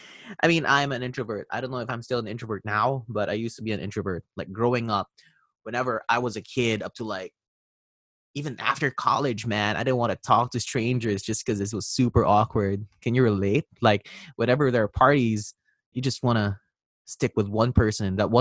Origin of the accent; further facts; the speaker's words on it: Philippines; moved away as an adult; now in Toronto, Canada; So a little bit of background is I came from the Philippines. Then I went to Toronto, Canada in December 2019. Didn't know anyone here.